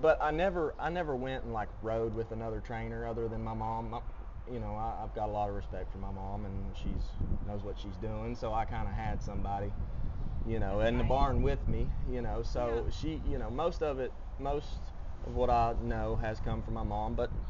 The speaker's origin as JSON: {"language": "English", "region": "Kentucky", "country": "United States", "tie": "born or raised there", "said": "and then just being in the area I grew up in down in Kentucky, everybody did poles."}